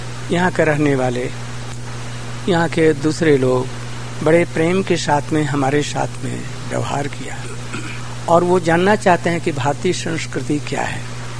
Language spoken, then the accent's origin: Hindi; Vrindavan, Uttar Pradesh, India; मैं भारतवर्ष में वृंदावन और मथुरा का रहने वाला हूँ। मैं सन्यासी हूँ।